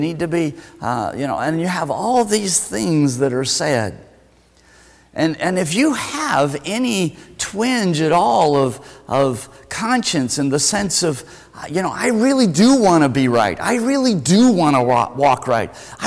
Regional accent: Wyoming, United States; accent: Wyoming twang; Because I grew up in Wyoming. We didn't talk different. I mean, we talk, cowboy talk and stuff. I've kind of grown out of that. Janine used to tease me. Yeah, my Wyoming twang was coming out

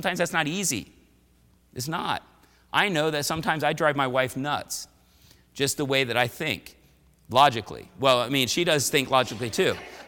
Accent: Washington, District of Columbia, United States; I grew up in the Washington, D.C. area. The political capital of the world, really.

